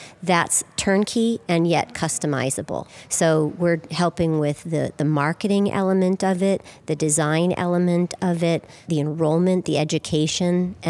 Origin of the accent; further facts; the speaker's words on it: Jupiter, Florida, United States; also born or lived in Boston; I am from Jupiter, Florida, although I did live in the Boston area for a solid 20 years, but not born and bred there, so I do pronounce my R's correctly